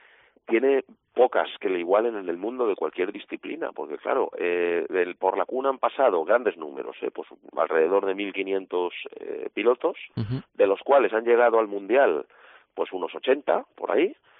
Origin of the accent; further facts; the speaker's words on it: Castellón, Valencian Community, Spain; born there; yo soy nacido en Castellón, siempre he tenido esa sensibilidad